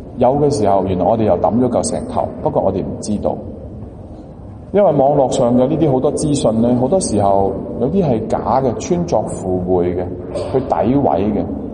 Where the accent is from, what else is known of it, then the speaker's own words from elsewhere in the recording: Guangdong, China; 就好像我们广东人所形容